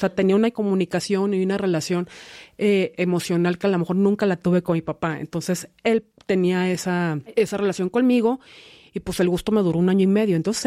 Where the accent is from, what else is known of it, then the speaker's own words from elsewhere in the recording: Mexicali, Baja California, Mexico; Soy hija única. Yo crecí en Mexicali, y como bien saben, pues pueblo chico, infierno grande, ¿no?